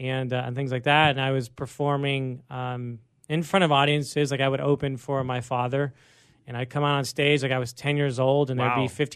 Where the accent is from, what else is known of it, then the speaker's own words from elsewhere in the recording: Quebec City, Quebec, Canada; born there; I was born in Quebec City.